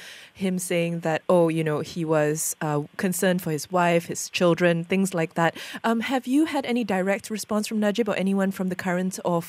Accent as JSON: {"language": "English", "country": "Malaysia", "said": "speaking, I suppose, as a Malaysian journalist, here we are quite accustomed to receiving requests from people in power"}